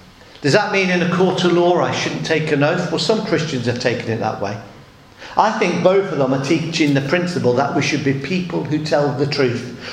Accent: England, United Kingdom; When I grew up in the Midlands

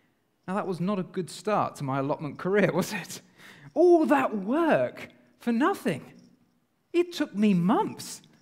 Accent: England, United Kingdom; And being English, I thought, potatoes.

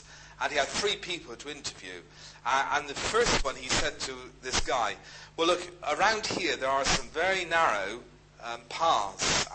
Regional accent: Bristol, South West England, United Kingdom; in Bristol, when I was brought up in Bristol, in Speedwell

